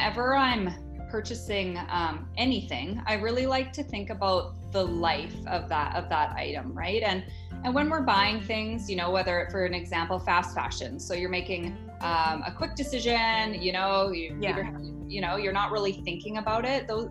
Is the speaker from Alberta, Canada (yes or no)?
yes; Calgary, Alberta, Canada; Yeah, so I'm from Calgary, Alberta, Canada. So not the largest city in North America.